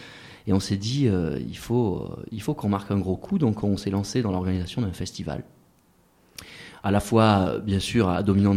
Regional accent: Digne-les-Bains, Provence-Alpes-Côte d'Azur, France; born there; Oui, je suis né à Digne.

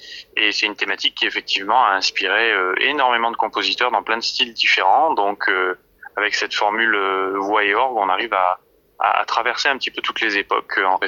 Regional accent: Marseille, Provence-Alpes-Côte d'Azur, France; je suis également natif de Marseille et j'ai évolué pas mal dans le sud de la France et j'ai fait mes études plutôt par ici entre Aix et Marseille

